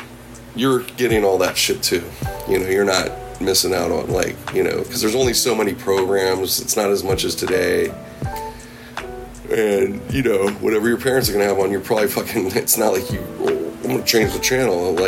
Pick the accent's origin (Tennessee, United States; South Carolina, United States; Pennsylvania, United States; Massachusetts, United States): Pennsylvania, United States; Pittsburgh; So, being I grew up in Pittsburgh, which was definitely a lower cost place versus, you know, but not as low as like the neighbors like Ohio and West Virginia.